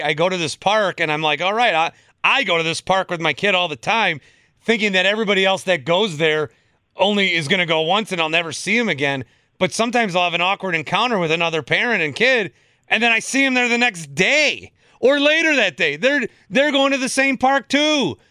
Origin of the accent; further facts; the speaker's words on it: Fond du Lac, Wisconsin, United States; We did a block party growing up in Fond du Lac where we had like a pig that we would roast.